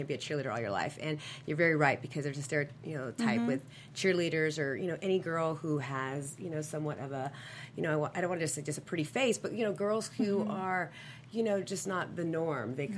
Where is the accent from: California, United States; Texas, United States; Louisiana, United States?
California, United States; I grew up in the Bay Area.